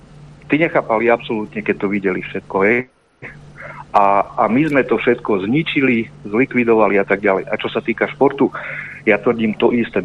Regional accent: eastern Slovakia, Slovakia; now in Germany; momentálne z Nemecka, inak z východu.

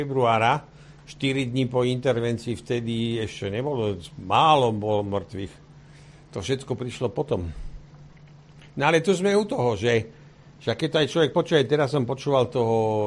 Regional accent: Kyiv, Ukraine; ja som z Kyjeva.

